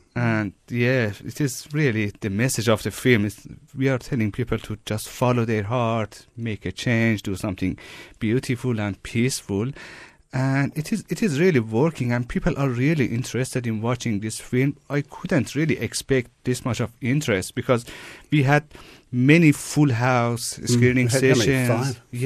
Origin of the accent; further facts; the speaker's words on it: Iran; English is a second language; Rumi is Persian, as you know, and I'm Persian as well. I'm originally from Iran.